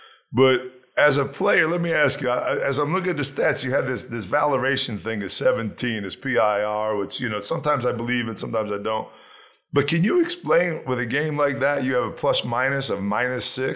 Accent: Rochester, New York, United States; I'm from right across the lake from Toronto. I'm from Rochester, New York. So, I mean, we know what cold is, that's for sure.

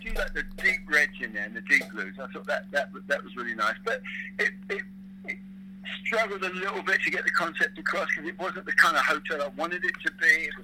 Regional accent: England, United Kingdom; being English, we knew the whole George Best thing

